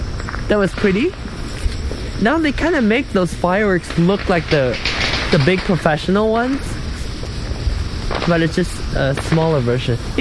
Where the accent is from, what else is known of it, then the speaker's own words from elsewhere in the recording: Malaysia; being a Chinese growing up in Malaysia